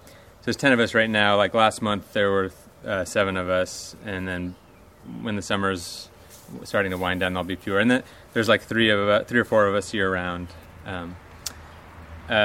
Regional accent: New York City, New York, United States; also born or lived in Washington, D.C.; And I was born in D.C., grew up mostly in Manhattan

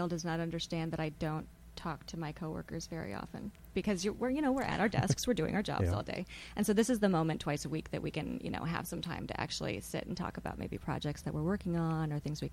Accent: Wisconsin, United States; I'm originally from Wisconsin and wanted to get back to the small community and knowing the people that I lived around.

